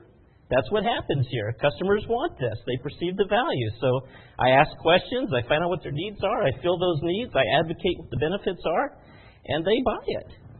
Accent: Florida, United States; I grew up in Florida. I grew up on a farm.

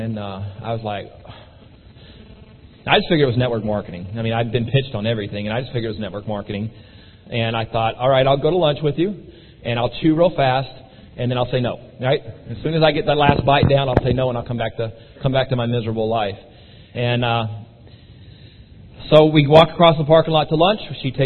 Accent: Texas, United States; But as a Texan, we would be in a panic. Anybody from Texas, we wouldn't be here this morning.

